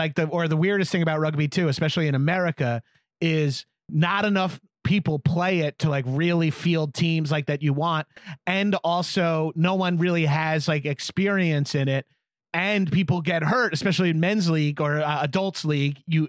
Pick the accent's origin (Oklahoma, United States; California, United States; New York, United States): New York, United States; Cause I grew up skating on Long Island.